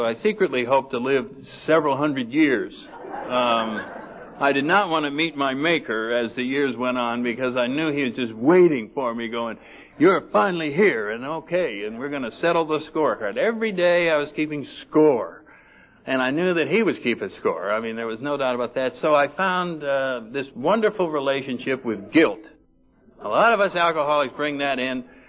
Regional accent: Connecticut, United States; And I got mine in New England. I'm from Connecticut. I'm a Connecticut Yankee or whatever you call it

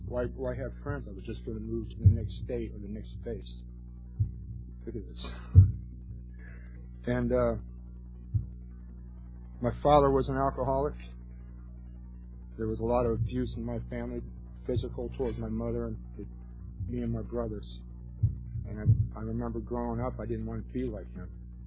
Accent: Akron, Ohio, United States; born there; I grew up in a military family. I was born in Akron, Ohio in 1959.

